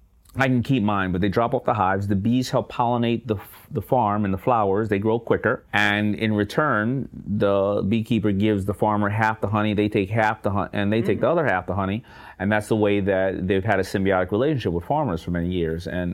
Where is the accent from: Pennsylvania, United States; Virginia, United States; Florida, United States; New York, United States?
New York, United States; but, you know, I grew up in New York, and, you know, we have 300 miles of shoreline.